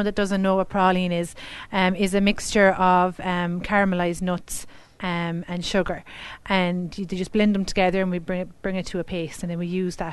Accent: Mitchelstown, Munster, Ireland; also born or lived in Limerick; I cut it up here because Mitchelstown, I consider Mitchelstown my hometown.

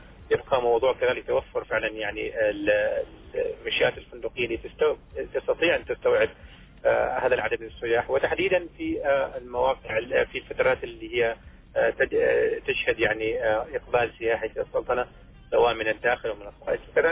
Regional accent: Oman; عندنا في عمان

